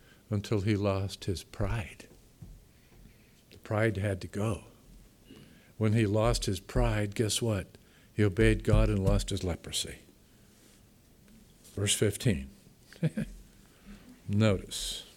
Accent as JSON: {"language": "English", "region": "New England", "country": "United States", "said": "Number one, I'm from New England. Don't hold that against me. Can any good thing come out of New England? Had to come to California to get saved."}